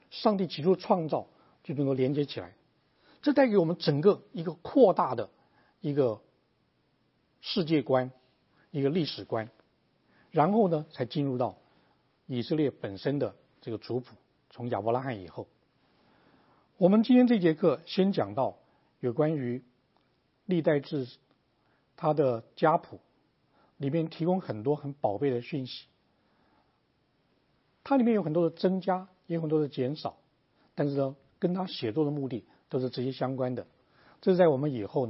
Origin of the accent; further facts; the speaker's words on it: China; 有点像我们中国人讲到古代的道统